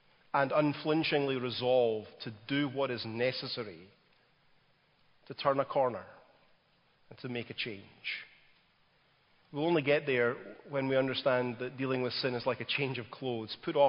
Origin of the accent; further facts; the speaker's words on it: Glasgow, Scotland, United Kingdom; In the center of Glasgow, my hometown in Scotland, there's a bridge built over an 8-lane highway.